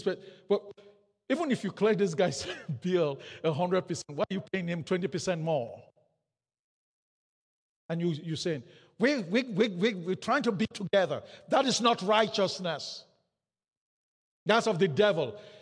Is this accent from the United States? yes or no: no; Canada; I know I'm Canadian, and I should not be talking to you about things that are happening down south that much because I'm Canadian.